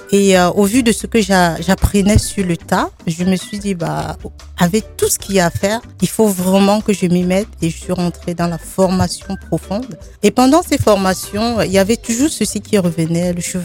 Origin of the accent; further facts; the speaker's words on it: West, Cameroon; now in France; je suis d'origine camerounaise. Je viens de l'Ouest Cameroun. Je suis née au Cameroun et arrivée en France en 2005.